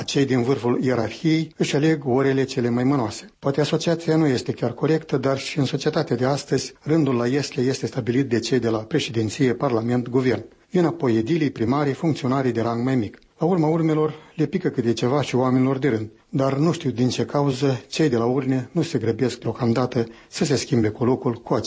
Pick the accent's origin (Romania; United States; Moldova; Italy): Moldova; Vișoara, Edineț District; aici e un caz întâmplat în satul meu, Vișoara, din părțile Iedinițului.